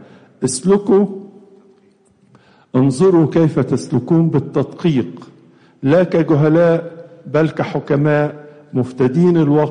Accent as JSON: {"language": "Arabic", "country": "Egypt", "said": "وكمان إحنا في مدينة تحمل لقب هام لنا كلنا كمصريين"}